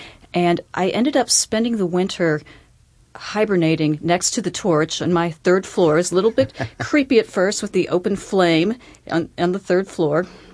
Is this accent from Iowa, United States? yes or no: no; Berea, Kentucky, United States; I grew up in Berea, Kentucky, which has a very rich culture of Appalachian arts.